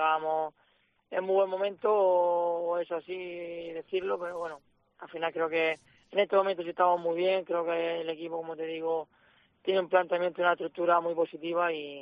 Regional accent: Region of Murcia, Spain; He vivido muchos años en Real Murcia. Soy murciano y murcianista y siempre lo voy a hacer. Por circunstancias de la vida, pues tuve que salir.

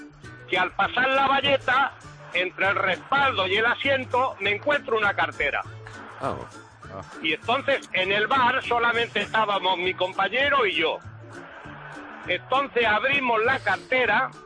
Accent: Tobarra, Castilla-La Mancha, Spain; moved away as an adult; now in Mallorca, Spain; soy de Tobarra, no, de La Mancha, pero de Tobarra.

